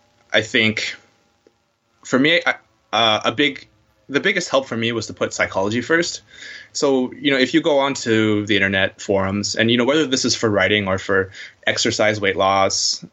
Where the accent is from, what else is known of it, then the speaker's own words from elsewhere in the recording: Florida, United States; I'm the first generation child of fresh off the boat parents. And so, but where I went to school, I'm from Florida in the United States, which is, you know, mostly pretty uniform culturally.